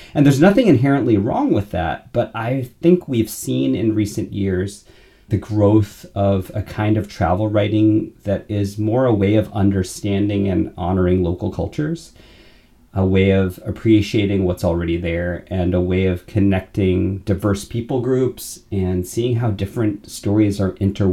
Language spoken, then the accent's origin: English; California, United States; also born or lived in Florida / London / New York; I grew up in California and Florida. Then he lived all of his adult life in New York, and I split mine between London and New York.